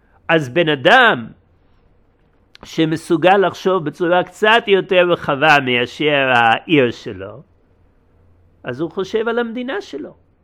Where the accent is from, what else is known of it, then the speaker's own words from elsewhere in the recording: United States; now in Israel; אני לא נולדתי בארץ ישראל. אני נולדתי במה שנקרא בטעות, המונח הוא ארצות הברית, זה לא באמת תרגום מדויק של השם, כן? אבל אני נולדתי שם. למדתי שם בבית ספר יהודי דתי.